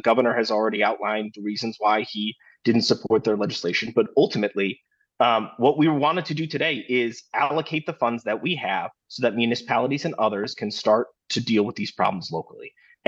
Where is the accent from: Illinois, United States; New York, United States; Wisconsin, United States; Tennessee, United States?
Wisconsin, United States; We're all from Wisconsin. We all, root for the Packers.